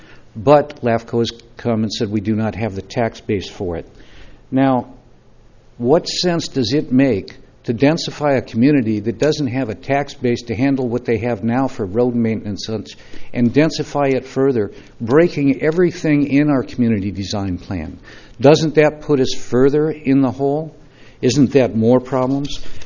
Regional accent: Templeton, California, United States; I'm from Templeton.

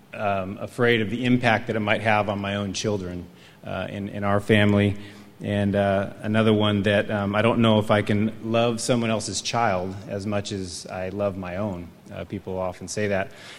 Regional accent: Atascadero, California, United States; I was born and raised here in Atascadero, second generation in Atascadero, so I'm very thankful to live here in this beautiful town.

